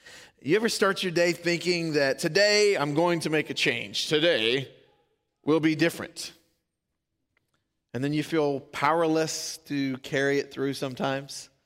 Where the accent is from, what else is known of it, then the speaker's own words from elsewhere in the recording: Louisiana, United States; I'm from South Louisiana, and where my family lives is on the border of Cajun country and redneck town.